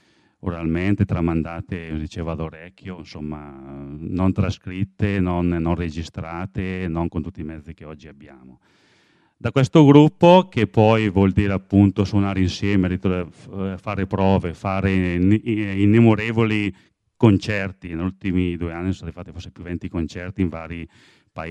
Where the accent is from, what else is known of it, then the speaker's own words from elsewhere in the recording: Leffe, Lombardy, Italy; sono di Leffe.